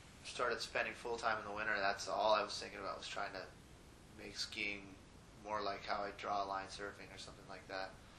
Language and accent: English; California, United States; now in Alta, United States; We'd come on vacation from California. The Bay Area, and skied a lot of Tahoe, and you know, growing up in the Bay Area, you know, skiing in Tahoe, surfing in Santa Cruz area